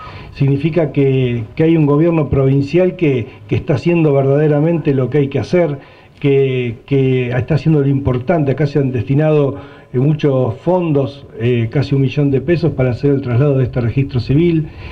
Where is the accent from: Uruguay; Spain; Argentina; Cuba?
Argentina; Chacabuco, Buenos Aires Province; para nosotros que somos de Chacabuco